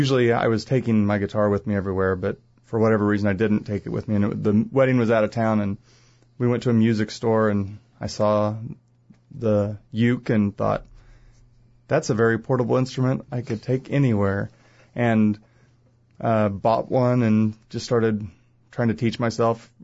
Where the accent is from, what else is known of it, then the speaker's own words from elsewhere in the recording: Hutchinson, Kansas, United States; I was born here in Hutchinson, Kansas. Went to Nickerson Schools, which is why I am who I am, I guess.